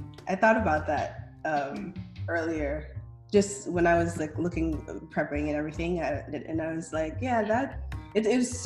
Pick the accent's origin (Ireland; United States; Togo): Togo; so I'm from Togo originally. I was born in Togo, West Africa.